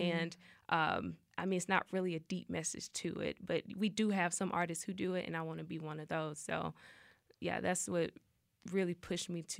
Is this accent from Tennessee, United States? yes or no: yes; Memphis, Tennessee, United States; born there; So, I was born in Memphis, Tennessee. So, I mean, the musical background there, the art background is just amazing and explosive.